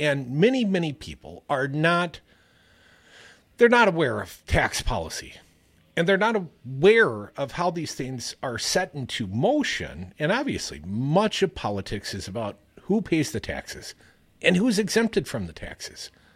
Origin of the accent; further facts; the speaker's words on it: Mount Horeb, Wisconsin, United States; There was, in my hometown, I actually graduated from Mount Horeb, there had been a history.